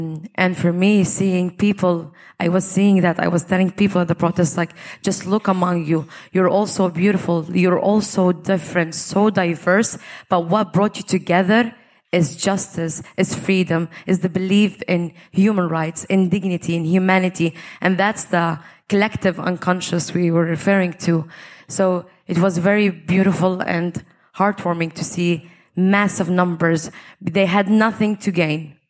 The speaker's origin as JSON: {"language": "English", "country": "Libya", "tie": "born or raised there", "also_born_or_lived": "Syria / Lebanon / Ireland", "said": "I grew up in Libya and North Africa, and I also lived in Syria and Lebanon, and I've lived in Ireland"}